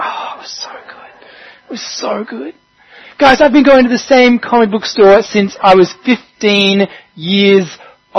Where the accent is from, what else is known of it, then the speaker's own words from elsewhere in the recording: Melbourne, Victoria, Australia; We've been down in Melbourne, which is Fiona and my hometown.